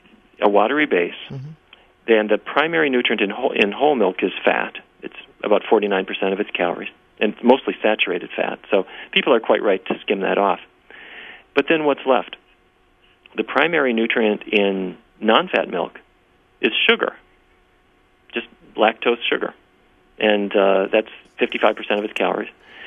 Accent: Fargo, North Dakota, United States; personally, I grew up in Fargo, North Dakota, so I ate roast beef, baked potatoes, and corn every day of my life.

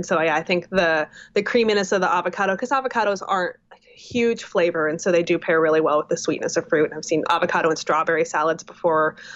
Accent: Illinois, United States; moved away as an adult; now in California, United States; I grew up in Illinois. I lived in Illinois until I was well into my 20s. And so avocados were never in season for me. And so moving to California

